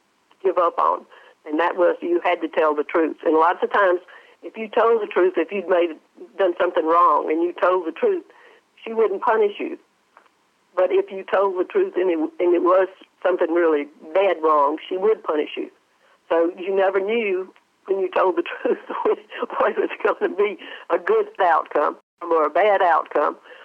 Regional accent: South Carolina, United States; born there; moved away as an adult; also born or lived in Tennessee / Louisiana / Georgia / Florida; Well, I was born in South Carolina.

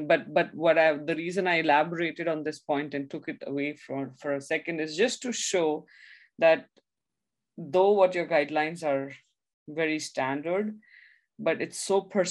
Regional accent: Mumbai, Maharashtra, India; when I came from Mumbai, you know, we have the same weather the whole year, right?

